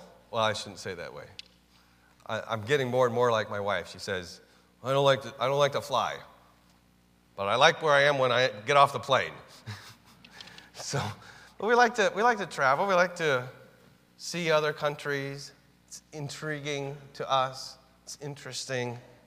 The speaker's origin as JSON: {"language": "English", "country": "United States", "said": "I have a tremendous privilege of being an American."}